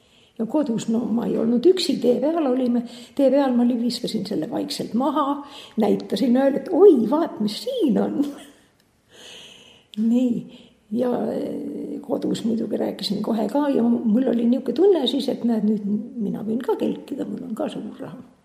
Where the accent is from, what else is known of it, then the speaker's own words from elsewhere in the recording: Harjuküla, Hiiu County, Estonia; Ma olen Harjukülast, Hiiumaalt ja Harju kogudusse kuulusin.